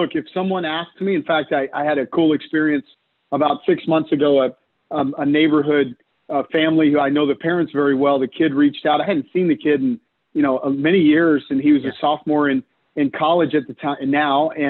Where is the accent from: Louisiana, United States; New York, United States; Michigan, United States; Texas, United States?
Texas, United States; Dallas; I grew up in Dallas and born and raised there and went to school at Texas A&M University.